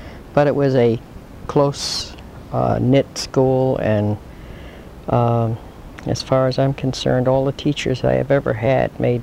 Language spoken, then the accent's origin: English; Bridgeport, Connecticut, United States; born there; I was born in North End of Bridgeport. I'm the oldest of six children. My mother and father were both born here. My grandparents were born in Europe.